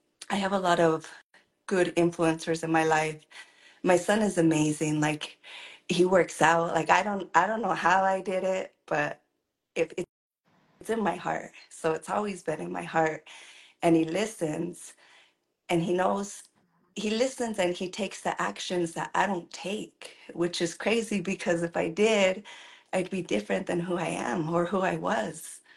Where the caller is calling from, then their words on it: Salt Lake City, Utah, United States; Utah, Salt Lake City.